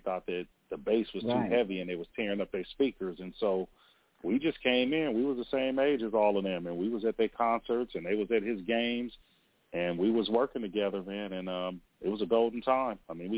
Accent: Carson, California, United States; because we grew up in Carson. So, yeah, it was a great place, man. My parents still live there, and they've been living in their house since 1974. So, yeah, I love Carson.

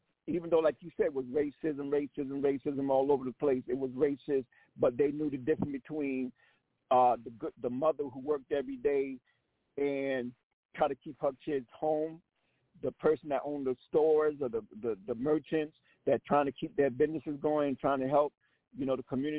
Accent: Harlem, New York, United States; also born or lived in South Carolina; when I grew up in Harlem as a kid, I lived in South Carolina, but I lived in Harlem as well. We had both places.

